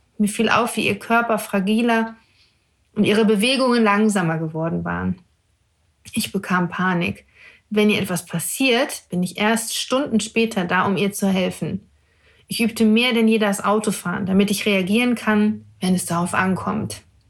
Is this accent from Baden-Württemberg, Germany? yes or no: no; North Rhine-Westphalia, Germany; born there; Die eine Hälfte sehnt sich nach meinem Wohnort Brandenburg, die andere nach Nordrhein-Westfalen, da wo ich geboren bin.